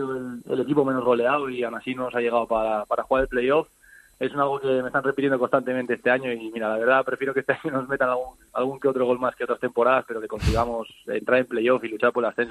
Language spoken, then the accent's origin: Spanish; Asturias, Spain; yo soy de Asturias